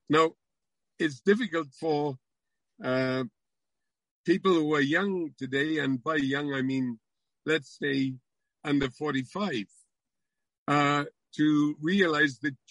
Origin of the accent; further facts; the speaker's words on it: Wales, United Kingdom; Plainly, we were proud in cultural terms, in sporting terms, in terms even of humour, of being distinctively Welsh.